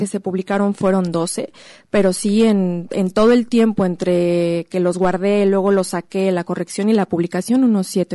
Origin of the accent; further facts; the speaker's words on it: Guadalajara, Jalisco, Mexico; now in Mexico City, Mexico; yo soy tapatía de origen, aunque ahora estoy viviendo en Ciudad de México